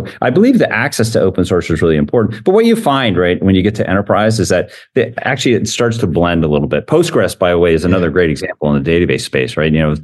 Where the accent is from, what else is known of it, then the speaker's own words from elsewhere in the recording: Poughkeepsie, New York, United States; I grew up in Poughkeepsie, New York, right? IBM town.